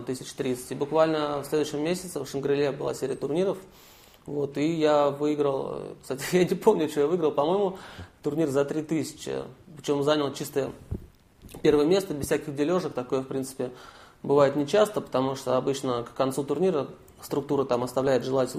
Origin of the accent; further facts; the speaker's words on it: Dzerzhinsky, Moscow Oblast, Russia; Мы с родителями уехали в Московскую область, в ближайший, в город Дзержинский. То есть это 15 минут там до одного метро, до Кузьминок, 15 минут до другого, до Люблино, разные ветки. Причем вот в тихий, мирный, уютный городок, там, в котором я и по сей день живу.